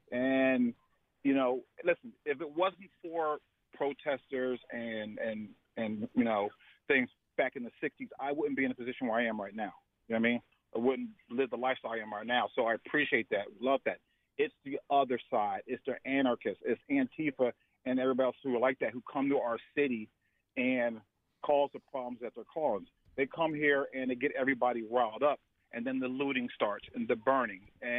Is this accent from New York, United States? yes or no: no; Philadelphia, Pennsylvania, United States; I'm born and raised in Philadelphia. I'm a Mount Airy guy. Standing and running road, man, for my entire life. I went to every school in the city.